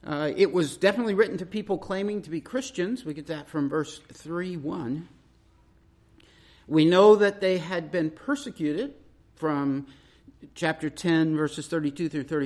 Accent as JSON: {"language": "English", "region": "Idaho", "country": "United States", "also_born_or_lived": "Knoxville, Tennessee", "said": "We moved here about 2 years ago from Knoxville, Tennessee, but we are originally from Idaho, so this was moving home, and have grandkids in Boise."}